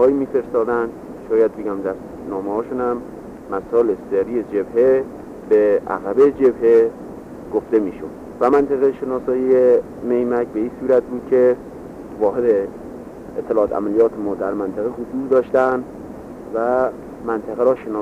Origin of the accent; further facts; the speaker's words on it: Sumar, Kermanshah, Iran; اگر از شهر خودمون محسوب کنیم شهر سومار میشه